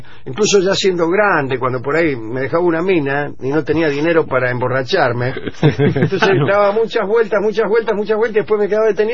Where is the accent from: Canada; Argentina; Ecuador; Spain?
Argentina; Morse, Buenos Aires Province; born there; es verdad, nací en Morse yo.